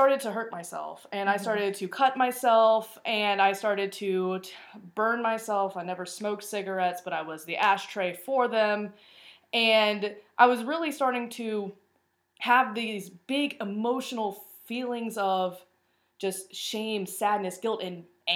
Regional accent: Fredericksburg, Virginia, United States; I'm 27 years old. I grew up in Fredericksburg, Virginia.

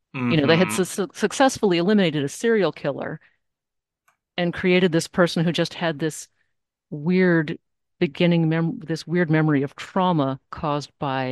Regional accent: Grand Forks, North Dakota, United States; I grew up in Grand Forks and I believe that I am pretty accurate in how

